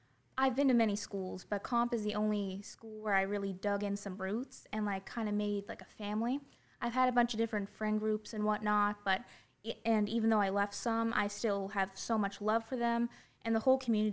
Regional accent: Inverness, Nova Scotia, Canada; now in Fort McMurray, Canada; I'm from Inverness, Nova Scotia.

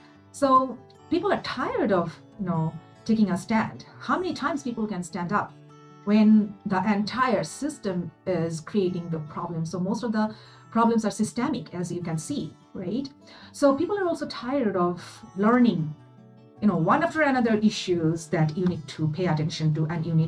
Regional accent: Bangladesh; moved away; I was born and brought up in Bangladesh, and I left my home country 22 years ago.

